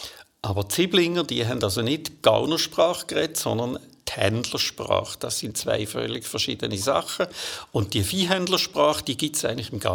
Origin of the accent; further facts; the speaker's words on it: Switzerland; das, was wir als Schweizer sonst eigentlich unter jiddischen Wörtern verstanden